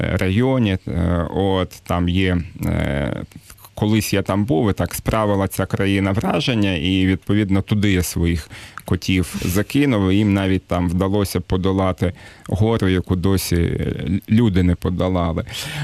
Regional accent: Zhytomyr, Zhytomyr Oblast, Ukraine; В мене перша презентація була в моєму рідному місті, Житомирі.

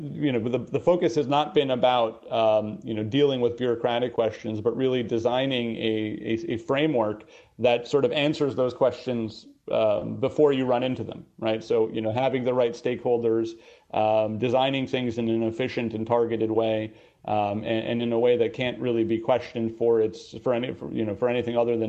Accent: New York, United States; I grew up in New York in the diaspora community. I speak 1942 Western Ukrainian.

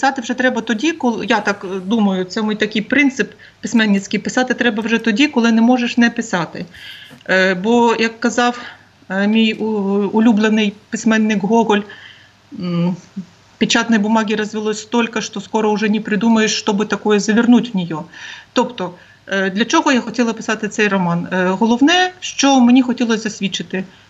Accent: Zakazanka, Brest Region, Belarus; мова, якою ми розмовляємо там у нас на Берестейщині, на моєму рідному селі Заказанка, це мова українська.

